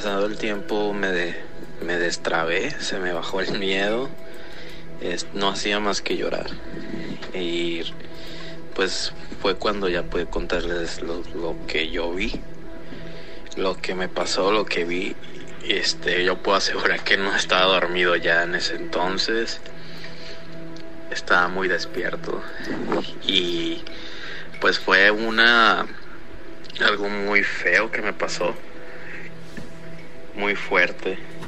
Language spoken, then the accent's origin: Spanish; Mazatlán, Sinaloa, Mexico; soy de Mazatlán, Sinaloa.